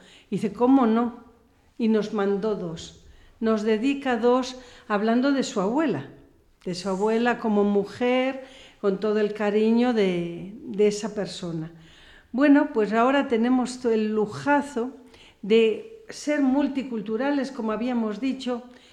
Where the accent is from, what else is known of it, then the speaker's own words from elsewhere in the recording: Galicia, Spain; Somos mujeres gallegas, eso sí